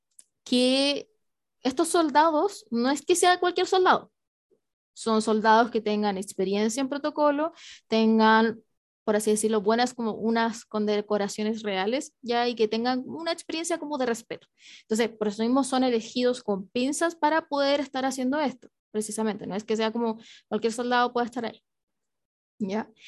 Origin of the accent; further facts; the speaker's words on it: Chile; somos chilenos, nomás, ni siquiera somos de la Commonwealth.